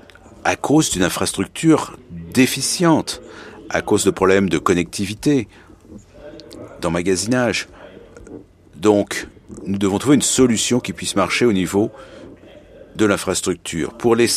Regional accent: Nigeria; je suis du Nigeria

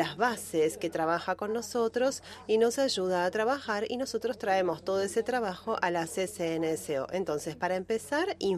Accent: Costa Rica; de Costa Rica y hablo a título personal.

